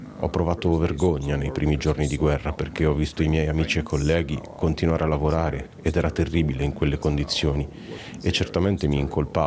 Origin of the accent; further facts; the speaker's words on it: Russia; sono un cittadino russo, sono russo.